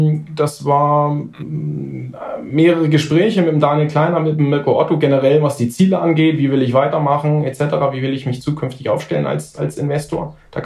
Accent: Nuremberg, Bavaria, Germany; weil ich komme aus Nürnberg.

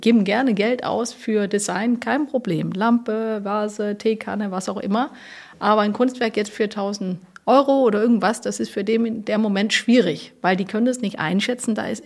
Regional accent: Denmark; German is a second language; now in Germany; ich komme aus Dänemark und so weiter und so fort.

